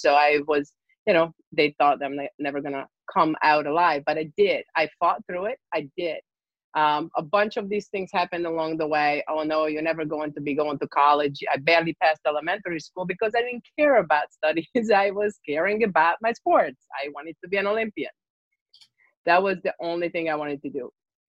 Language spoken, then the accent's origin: English; Hungary; now in United States; Hungarian. I'm from Hungary.